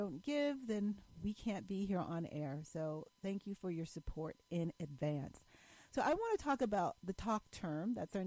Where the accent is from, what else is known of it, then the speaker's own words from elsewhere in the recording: Hudson, New York, United States; which happened to be in my hometown of Hudson, New York.